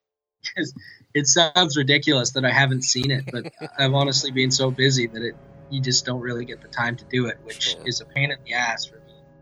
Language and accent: English; Calgary, Alberta, Canada; now in Vancouver, Canada; I'm originally from Calgary. I'm located in Vancouver now.